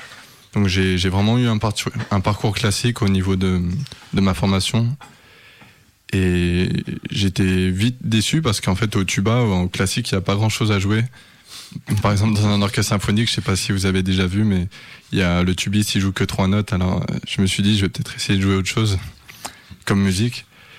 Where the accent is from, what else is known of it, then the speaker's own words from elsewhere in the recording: Germany; je suis allemand, c'est particulier, mais c'est du hip-hop.